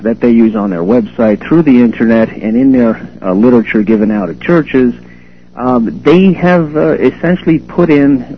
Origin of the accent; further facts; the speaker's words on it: United States; I decided to check in the United States, being an American.